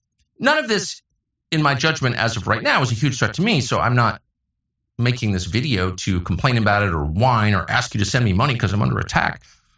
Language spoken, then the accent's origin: English; United States; I'm also an American.